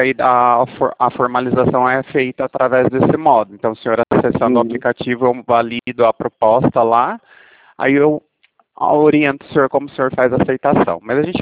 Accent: Pirassununga, São Paulo, Brazil; Eu sou de Pirassununga.

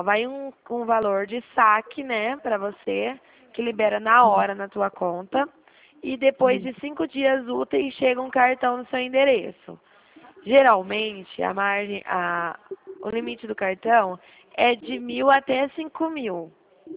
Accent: Dracena, São Paulo, Brazil; Eu sou de Dracena, estado de São Paulo.

